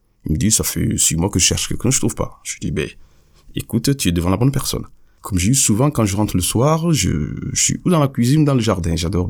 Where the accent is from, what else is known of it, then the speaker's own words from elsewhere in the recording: Casamance, Senegal; je suis originaire du sud du Sénégal, la Casamance, et on est entouré de forêts. Donc depuis tout petit, on baigne dans la nature